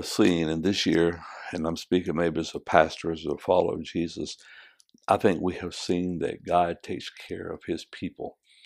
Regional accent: Alabama, United States; I'm originally from Alabama.

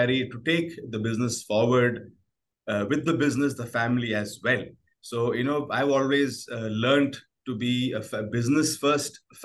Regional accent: Bangalore, Karnataka, India; born in Kerala, we are originally Keralites. Mm-hmm. I was born and brought up in Bangalore.

